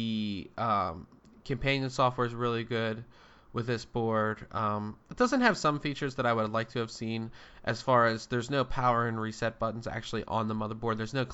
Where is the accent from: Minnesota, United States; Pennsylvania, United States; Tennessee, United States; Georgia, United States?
Pennsylvania, United States; Pittsburgh; I mean, it's black and gold and I'm from Pittsburgh, so